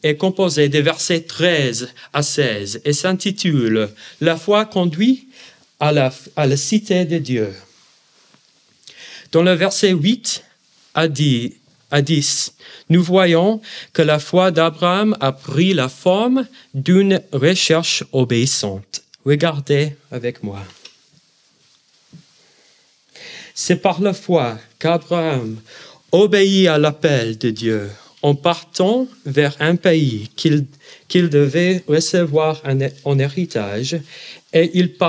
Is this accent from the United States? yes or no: yes; Portland, Oregon, United States; French is a second language; moved away as an adult; now in Switzerland; j'ai pris l'avion pour retourner dans ma ville natale, Portland, dans l'Oregon aux États-Unis.